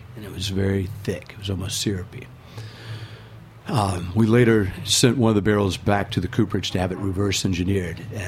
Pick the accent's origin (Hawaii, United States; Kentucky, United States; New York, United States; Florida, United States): Kentucky, United States; Louisville; So growing up in Louisville, you're surrounded by bourbon. It's kind of a way of life.